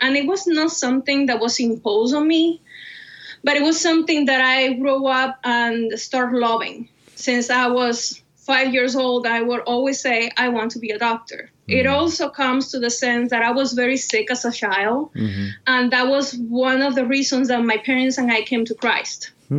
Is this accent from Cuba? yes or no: yes; Cuba; moved away as an adult; now in United States; As you can tell by my name and my accent, yes, I was born and raised in Cuba. When I was 21, in the year of 2013, I had to make the most difficult decision of my life so far. And it was to leave my country